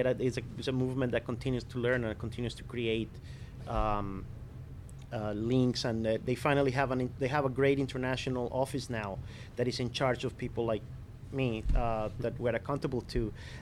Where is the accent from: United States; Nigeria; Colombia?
Colombia; It was a culture shock to me when I went there, even though I came from Colombia.